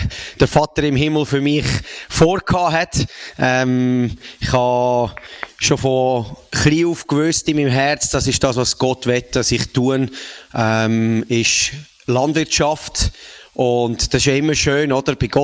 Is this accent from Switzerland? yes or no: yes; Mettmenstetten, Zurich, Switzerland; Ich bin aus Mettmerstetten im schönen Säuliamt